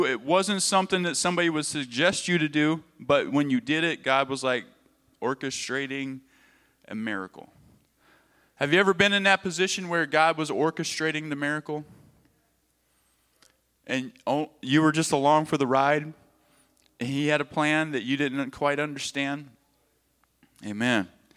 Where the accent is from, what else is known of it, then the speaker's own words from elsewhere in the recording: Arkansas, United States; moved away; I had intentions on leaving Minnesota and going back to my home state of Arkansas.